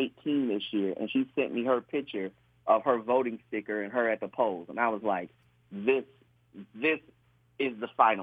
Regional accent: Detroit, Michigan, United States; I remember where I grew up in Detroit walking with my parents from Manor to Tyerman.

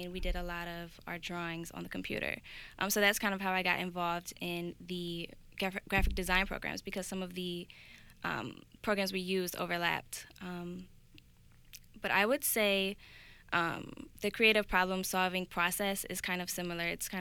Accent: Detroit, Michigan, United States; So there's so much to do in Detroit. There's so much history. I mean, Motown, you have the automobile industry. But I grew up with my mom and my five siblings

